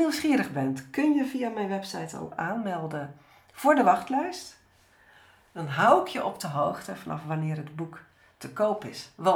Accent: Scheveningen, South Holland, Netherlands; En met mijn voeten in het zand op het strand van Scheveningen, het was een prachtige dag. Ja, maakte ik ook een reis door de omgeving waar ik voorheen woonde, waar ik ben opgegroeid.

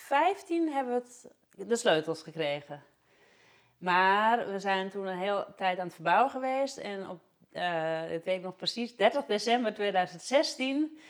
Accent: Zwaag, North Holland, Netherlands; Ik kom uit Zwaag, dus ik wilde gewoon weer heel graag hier naar terug. Ik heb hier ook nog heel veel familie wonen.

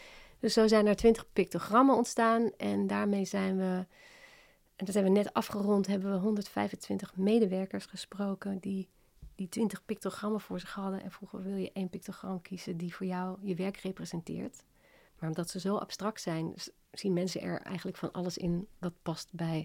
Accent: Hengelo, Overijssel, Netherlands; also born or lived in The Hague / Het Gooi; Zo op mijn 12e verhuisde ik. Dus ik ben geboren in Den Haag, dan gingen we naar Hengelo. En op mijn 12e verhuisden we naar het Gooi.

